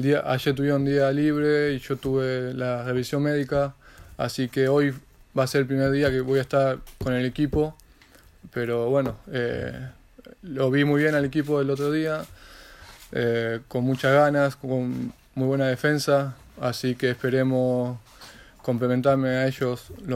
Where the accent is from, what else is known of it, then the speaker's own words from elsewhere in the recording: Argentina; yo vengo de Argentina